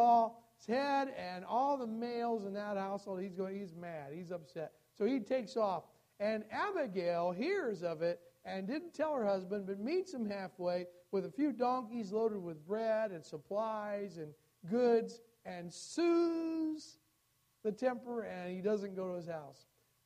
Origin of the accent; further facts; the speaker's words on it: United States; Or especially being American, we can have pride of being independent